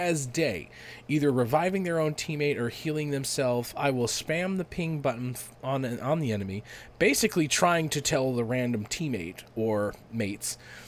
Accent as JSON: {"language": "English", "town": "Boise", "region": "Idaho", "country": "United States", "said": "I'm from Boise, Idaho."}